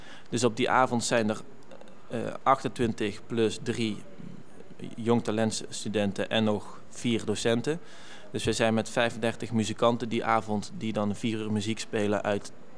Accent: Netherlands; born there; ik ben in Nederland geboren.

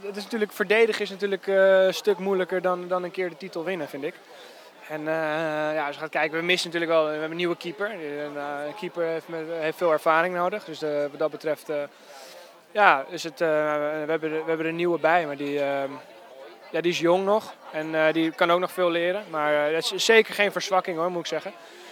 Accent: Amsterdam, North Holland, Netherlands; Ik ben 23 jaar … Ik kom uit Amsterdam, speel bij Amsterdam.

